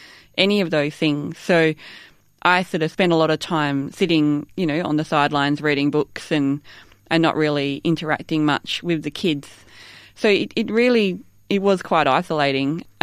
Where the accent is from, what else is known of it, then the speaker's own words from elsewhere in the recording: Kununoppin, Western Australia, Australia; I grew up in Cunnanoppen, which is a tiny little town in the wheat belt that no one's ever heard of except for a few people, I guess. it's a farming area, wheat and sheep, not much water around. Yeah, just small country town.